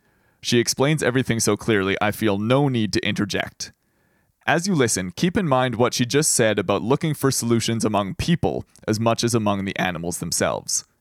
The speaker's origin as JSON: {"language": "English", "region": "Manitoba", "country": "Canada", "tie": "born or raised there", "said": "growing up in Manitoba as well, but very much in the city"}